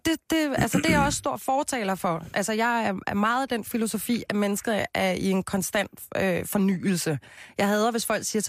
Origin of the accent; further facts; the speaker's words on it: Copenhagen, Capital Region of Denmark, Denmark; Jeg er jo fra Christianshavn.